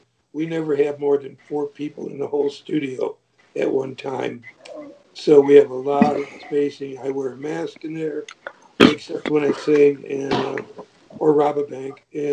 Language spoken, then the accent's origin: English; Michigan, United States; now in Georgia, United States; a lot of people don't know that I live in Georgia now. But I'm from Michigan, spent my whole life there.